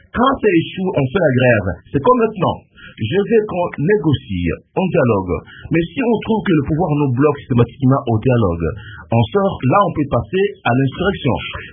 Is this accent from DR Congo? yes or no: yes; DR Congo; c'est un droit, on est congolais